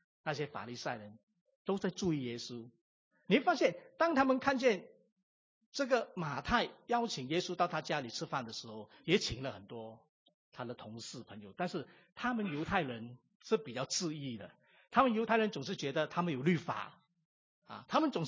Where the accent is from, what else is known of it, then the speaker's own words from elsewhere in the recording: Singapore; 对我们新加坡人来讲很大的压力